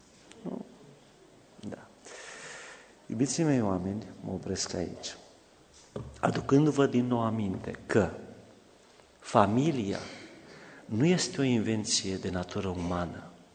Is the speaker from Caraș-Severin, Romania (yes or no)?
no; Solovăstru, Mureș County, Romania; Eu am crescut în Solovăstru, un sat de oameni simpli, țărani, așa sunt și eu, și noi am crescut toți într-o cameră.